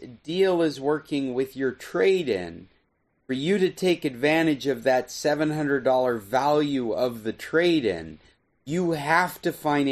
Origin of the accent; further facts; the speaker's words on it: Anchorage, Alaska, United States; from International Computer Solutions coming to you from Anchorage, Alaska. I'm sitting in the apartment the mother-in-law apartment downstairs that I grew up in.